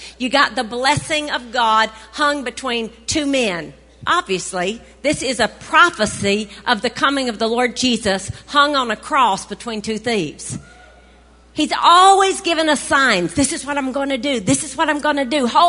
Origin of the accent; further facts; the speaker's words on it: the South, United States; I grew up in the South. We can grow figs in the South.